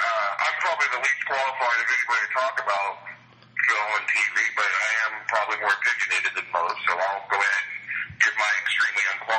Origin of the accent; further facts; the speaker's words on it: Kansas, United States; I'm originally from Kansas, and I went to the University of Kansas for undergrad.